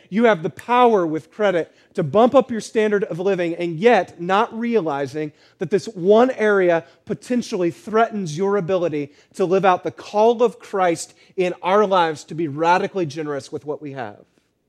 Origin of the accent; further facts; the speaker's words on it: Hawaii, United States; born there; I was born in Hawaii, and so in a lot of ways, that's my home.